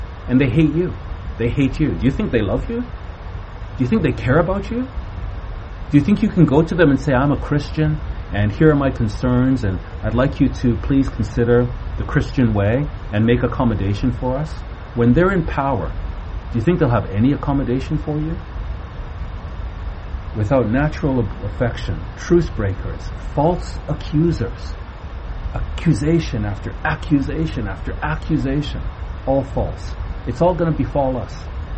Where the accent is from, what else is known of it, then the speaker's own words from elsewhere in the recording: Canada; I'm Canadian, a British Canadian.